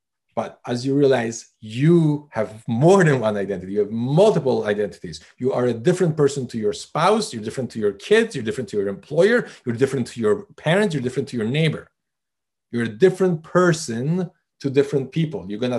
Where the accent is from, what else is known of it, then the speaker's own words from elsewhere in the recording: Canada; because I'm Canadian.